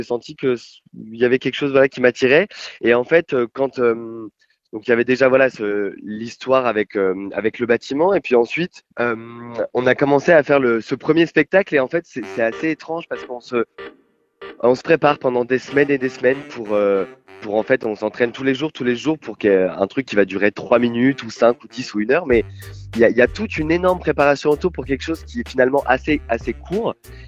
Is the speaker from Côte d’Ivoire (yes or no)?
no; Reims, Grand Est, France; born there; je suis né à Reims, à Courlancy.